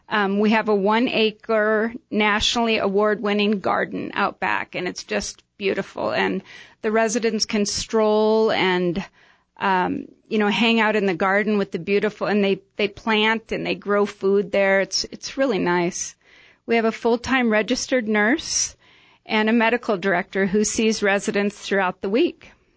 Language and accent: English; Midwest, United States; now in Prescott, United States; So I'm originally from the Midwest. I've lived in Prescott for about 6 years.